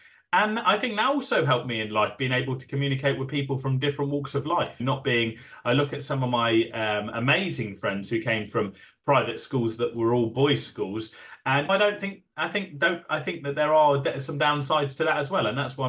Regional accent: Scotland, United Kingdom; born there; I was actually born in Scotland, and not many people know that about me because of my accent, and that I'm as far south in the UK as you can go.

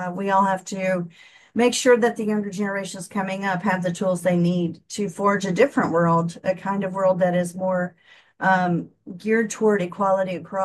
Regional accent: the South, United States; accent: Southern; I'm from the South. We are not known for our diction down here in the Southern United States. We have a bad accent anyway.

